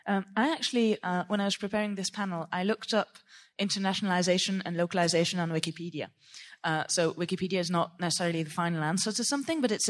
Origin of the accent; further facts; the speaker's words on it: Switzerland; also born or lived in England; I'm a French-English bilingual. I was born in England, raised in Switzerland, so I've always lived with two languages.